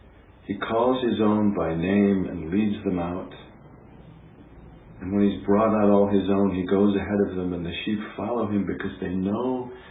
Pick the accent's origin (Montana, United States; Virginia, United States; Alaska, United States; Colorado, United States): Montana, United States; growing up in Montana, I frequently would come upon cattle herders or sheep herders with their flocks.